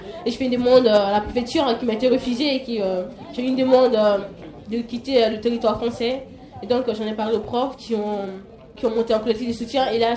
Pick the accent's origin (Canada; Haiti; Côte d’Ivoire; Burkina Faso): Côte d’Ivoire; now in France; Je viens de Côte d'Ivoire. Et en Côte d'Ivoire en ce moment, il y a la guerre civile et tout, donc je peux plus retourner là-bas en ce moment.